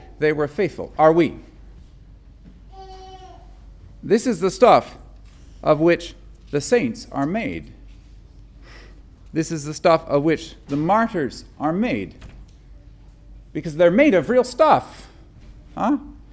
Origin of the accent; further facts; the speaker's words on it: Canada; I come from Canada. I've experienced this.